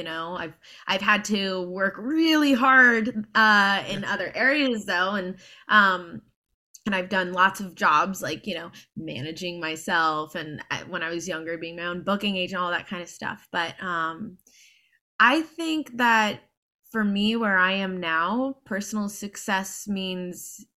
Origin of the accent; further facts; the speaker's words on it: Hilton Head Island, South Carolina, United States; So so growing up on Hilton Head, my bass player's next door neighbor